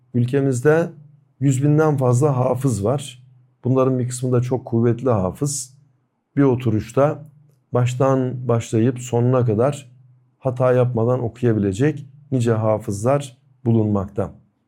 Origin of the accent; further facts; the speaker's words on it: Gördes, Manisa, Turkey; Mesela benim köyüm Manisa'nın Gördes ilçesinin bir köyü.